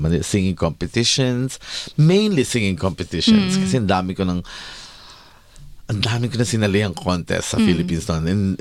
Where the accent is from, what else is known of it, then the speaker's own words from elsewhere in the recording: Melbourne, Victoria, Australia; Balit, pareho kami taga Melbourne.